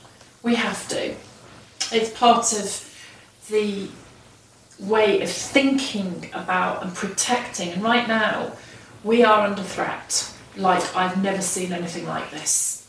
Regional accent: Nouvelle-Aquitaine, France; When you're in a food system like where I grew up in the Dordogne, the farmer's children are at school with his children, with the children from each farm.

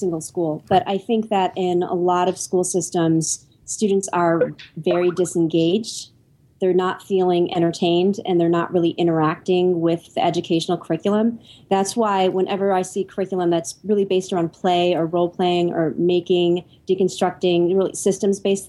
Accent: Michigan, United States; I'm a big supporter of Michigan State. I grew up in Michigan, actually.

